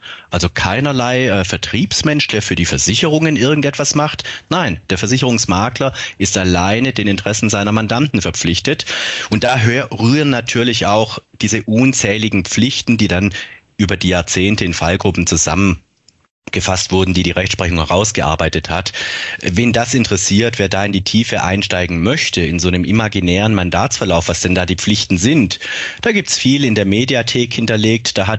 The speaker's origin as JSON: {"language": "German", "region": "Baden-Württemberg", "country": "Germany", "tie": "born there", "said": "Aber ich denke von meinem Zungenschlag, wenn ich auch gebürtiger Oberschwabe bin, Sie verstehen mich in ganz Deutschland."}